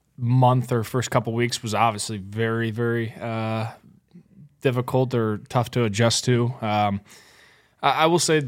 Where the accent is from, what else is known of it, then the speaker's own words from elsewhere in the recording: Chicago, Illinois, United States; But I knew who Larks was just growing up and being in the Midwest.